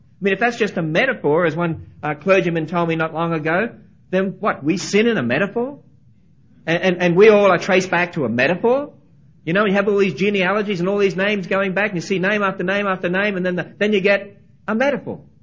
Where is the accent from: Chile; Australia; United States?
Australia; just humor me for a moment, being an Australian